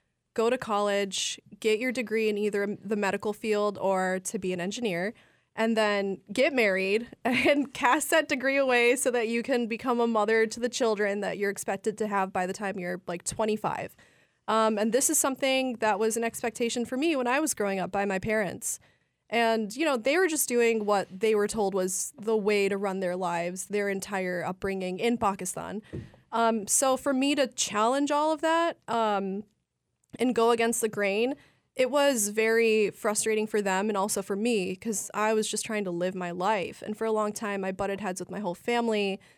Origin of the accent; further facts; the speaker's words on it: United States; it's retranslated into the food that I grew up eating in America that made me feel like I was part of the fabric of this culture